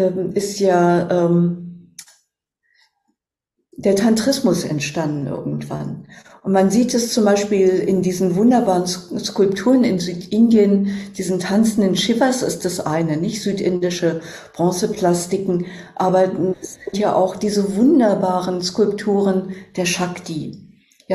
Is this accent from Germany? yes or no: yes; Berlin, Germany; Ich bin Berlinerin, ich bin preußisch, protestantisch erzogen worden.